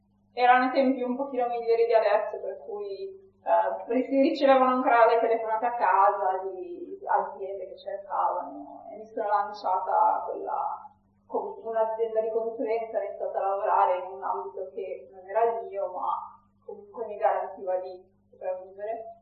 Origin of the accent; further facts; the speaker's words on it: Milan, Lombardy, Italy; che sono un prodotto milanese. Sono nata e cresciuta a Milano, ho studiato a Milano